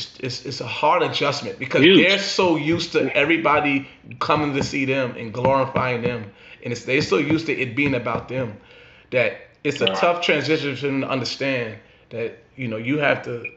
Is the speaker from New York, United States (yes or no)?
yes; New York, United States; So it goes back to when I was saying we growing up in New York, we don't shoot the ball well.